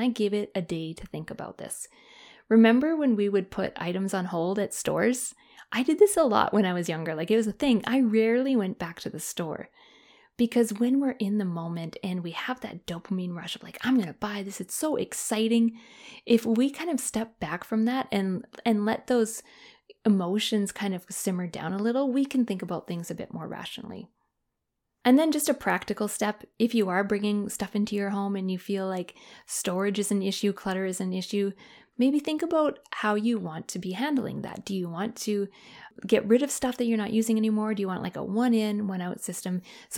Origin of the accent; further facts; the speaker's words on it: Canada; If you're in Canada, my home country, I'd love to hear from you guys.